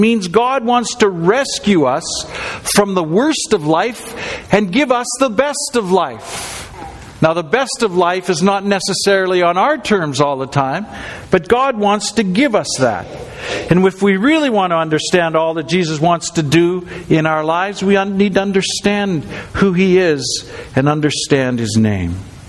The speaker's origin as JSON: {"language": "English", "town": "Calgary", "region": "Alberta", "country": "Canada", "tie": "born or raised there", "said": "I grew up in Calgary, and we didn't have Woodward's in Alberta."}